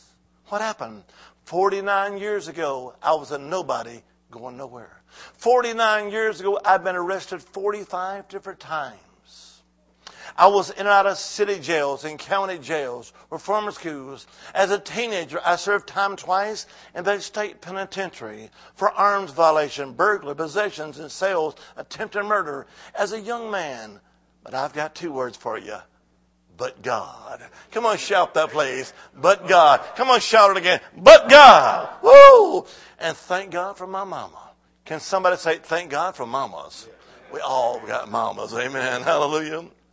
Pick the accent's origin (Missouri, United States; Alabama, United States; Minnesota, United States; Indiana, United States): Alabama, United States; now in Salem, United States; But I now live in Salem, but originally I'm from the Holy Land. I am Alabama. Roll Tide.